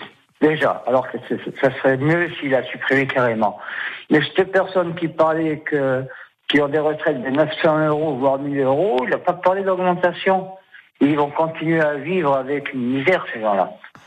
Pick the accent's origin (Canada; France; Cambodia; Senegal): France; Corsica; C'est vrai que c'est très difficile chez nous en Corse, il nous faut la voiture pour se déplacer.